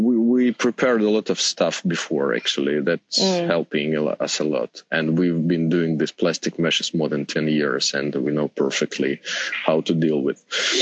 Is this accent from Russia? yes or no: yes; Krasnodar, Krasnodar Krai, Russia; English is a second language; and me, I'm from Krasnodar.